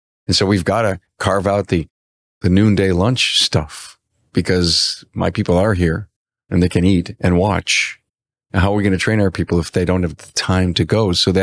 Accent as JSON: {"language": "English", "town": "Buffalo", "region": "New York", "country": "United States", "said": "Well, I'm from Buffalo."}